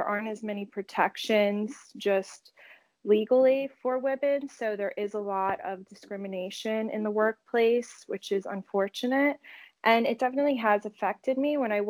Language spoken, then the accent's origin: English; United States; I knew how to speak Spanish, mostly because I'm American, but my father is Portuguese.